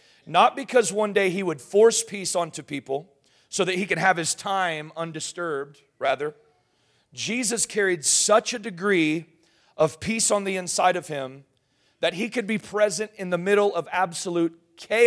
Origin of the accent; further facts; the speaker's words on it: Gulf Coast, United States; I could understand this growing up on the Gulf of Mexico, being in hurricane season.